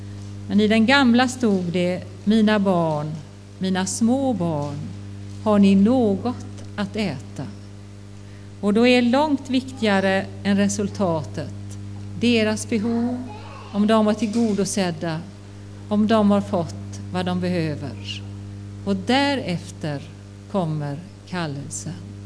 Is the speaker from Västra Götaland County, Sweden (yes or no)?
yes; Marstrand, Västra Götaland County, Sweden; när jag satt vid hamnen ute på Marstrand där jag är född och uppvuxen